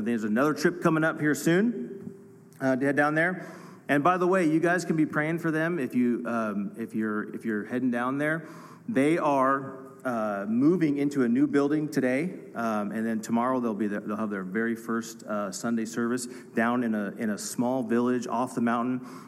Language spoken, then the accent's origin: English; California, United States; I'm actually from another state, and I am from California.